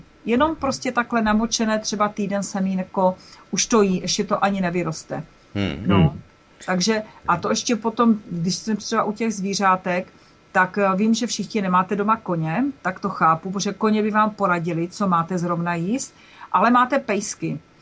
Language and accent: Czech; Zlín Region, Czechia; Trošku slivovice u nás na Valašsku, slivovice na žaludek